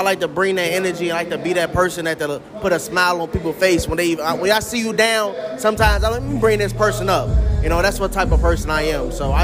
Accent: Chicago, Illinois, United States; I'm from the south side of Chicago, and I was really raised on the low end

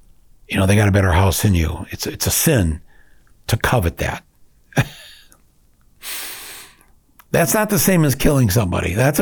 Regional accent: United States; And I'm speaking as an American, so we're the OGs of genocide.

